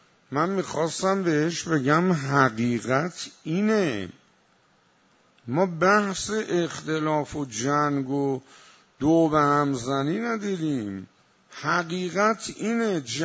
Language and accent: Persian; Iran; ما ایرانی هستیم و دینمون اینه